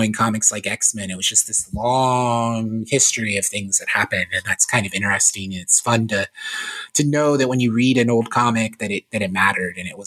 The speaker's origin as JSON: {"language": "English", "region": "Florida", "country": "United States", "said": "And I'm from Florida originally. And so we went there when I was a kid and watched that water skiing show."}